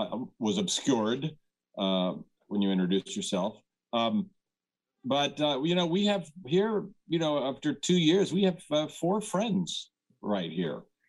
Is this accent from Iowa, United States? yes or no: no; New York, United States; I'm from New York